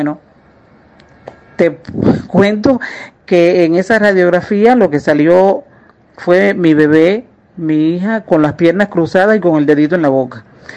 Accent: Cuba; maduré como mujer, como atleta, como profesional, como cubana

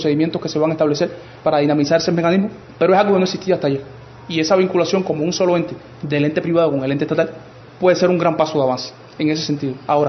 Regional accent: Cuba; esta realidad práctica que estamos viviendo nosotros como cubanos de a pie

